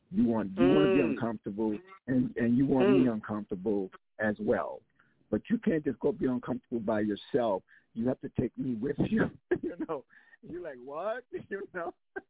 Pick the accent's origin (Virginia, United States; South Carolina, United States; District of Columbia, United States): South Carolina, United States; We grew up in South Carolina in farming, which nobody never wanted